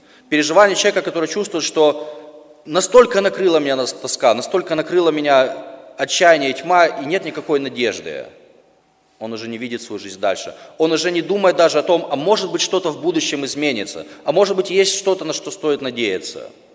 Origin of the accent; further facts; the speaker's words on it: Mykolaiv, Mykolaiv Oblast, Ukraine; Знаете, я уже говорил вчера, что я из Николаева. Николаев – это город кораблестроителей.